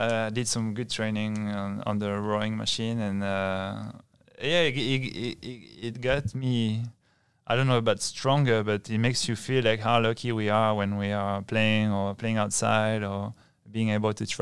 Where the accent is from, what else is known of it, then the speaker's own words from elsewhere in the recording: Bayonne, Nouvelle-Aquitaine, France; I'm from Bayonne, and it's Biarritz is right next to Bayonne.